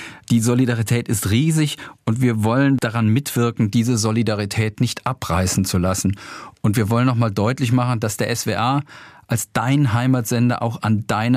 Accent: Rhineland-Palatinate, Germany; Ich komme aus dem Landkreis Vulkaneifel und habe mir das nicht vorstellen können, dass die kleinen Bäche dort eine solche Katastrophe auslösen.

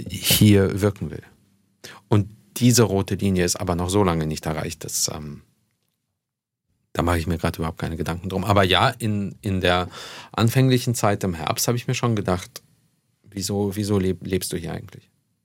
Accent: Israel; Gespräche geführt über Bilder auf Straßen in meinem Heimatland, über Zustände in diesem meinem Zuhause.

